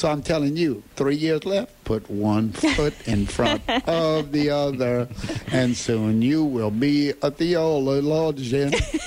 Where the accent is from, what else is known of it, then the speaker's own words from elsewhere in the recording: Louisiana, United States; back in those early days of growing up in St. James Parish, St. Jacques de Cabanossi, as they call it